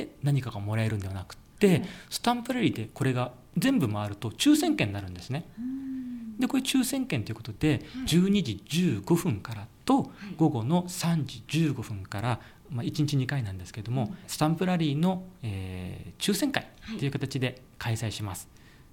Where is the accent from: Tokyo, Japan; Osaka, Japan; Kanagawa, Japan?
Kanagawa, Japan; Fujisawa; 僕は明治地区に生まれ育っておりまして、この明治地区で初めての藤沢環境フェアになります